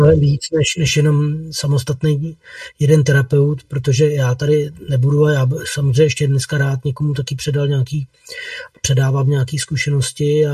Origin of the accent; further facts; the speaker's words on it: Prague, Czechia; jsem teda z Prahy, na Praze 4 máme jako ambulanci